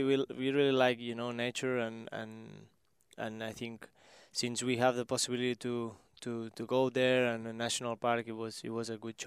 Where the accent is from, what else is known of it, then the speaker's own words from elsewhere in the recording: Catalonia, Spain; English is a second language; now in Orlando, United States; Yeah, so where I live is like an hour from Barcelona, but also an hour from the Pyrenees